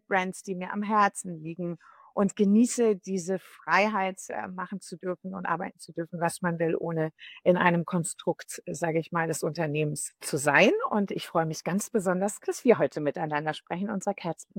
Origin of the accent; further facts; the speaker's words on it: Lake Constance, Germany; now in Berlin, Germany; Ich bin 53 Jahre am Bodensee aufgewachsen.